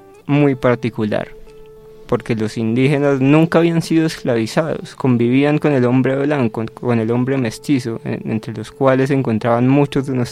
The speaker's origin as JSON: {"language": "Spanish", "region": "Amazonas", "country": "Colombia", "tie": "born or raised there", "said": "un primo muy querido con el que crecí en el Amazonas. Ambos compartimos una historia en común. Ambos somos descendientes de caucheros colombianos que llegaron a Leticia escapando de la Casa Arana."}